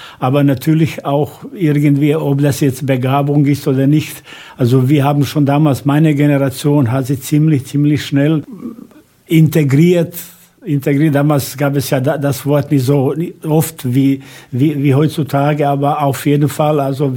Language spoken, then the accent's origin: German; Bosnia & Herzegovina; German is a second language; moved away as an adult; now in Hamm, Germany; ich komme aus Bosnien. Ich bin am 3. Oktober genau vor 48 Jahren, also 1973, nach Hamm gekommen, natürlich wegen Arbeit.